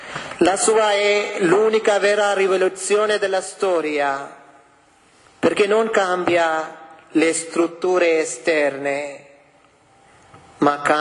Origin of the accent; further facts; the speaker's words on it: India; now in Italy; Io vengo dall'India